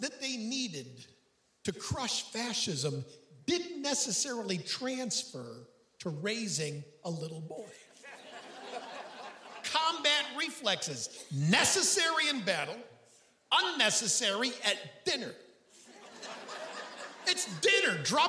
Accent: Hornell, New York, United States; My hometown is Hornell, New York. Hornell, H-O-R-N-E-L-L. Hornell is a small town located just on the outskirts of a Walmart.

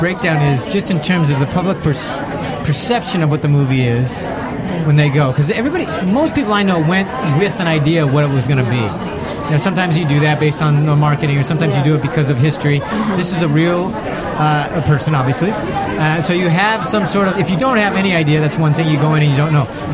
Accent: United States; so as an American, I obviously was aware of her.

